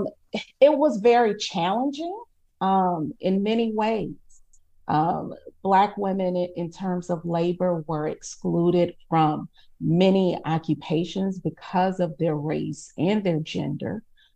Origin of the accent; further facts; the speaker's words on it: Atlanta, Georgia, United States; My interest in Black history also stemmed from growing up in Atlanta, Georgia, a city where Black history just surrounds you.